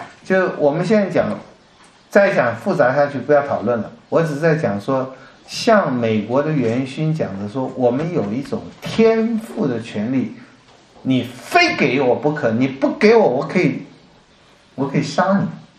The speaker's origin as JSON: {"language": "Chinese", "country": "China", "said": "我们比较有的观念是所有的，我们中国人的翻译，万物都是神造的"}